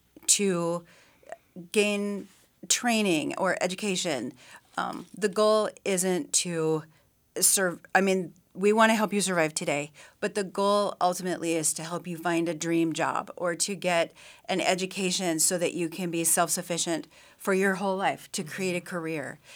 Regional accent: Sitka, Alaska, United States; I'm from Sitka.

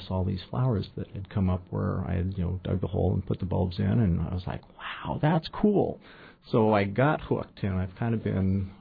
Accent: Wyoming, United States; I grew up in Wyoming on the high, dry prairies where the wind never stopped. Went to school in Washington.

